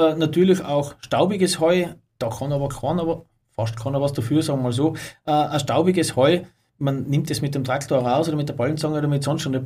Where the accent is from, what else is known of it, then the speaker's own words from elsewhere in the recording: Tyrol, Austria; bei uns in Tirol